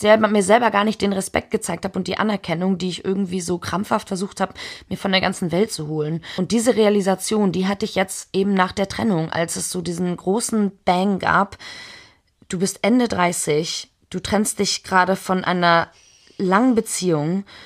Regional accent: Chile; also born or lived in Germany; Ich bin zwar in Deutschland geboren, aber schon relativ früh nach Chile ausgewandert mit meiner Familie.

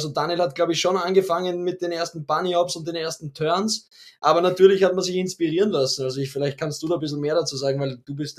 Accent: Katzelsdorf, Lower Austria, Austria; also wir kommen ja eigentlich aus Katzelsdorf, das ist ein bisschen am Lande, neben Wiener Neustadt.

